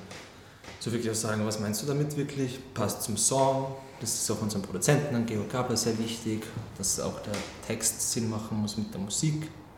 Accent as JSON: {"language": "German", "region": "Salzburg", "country": "Austria", "said": "Und wir sind aus Salzburg"}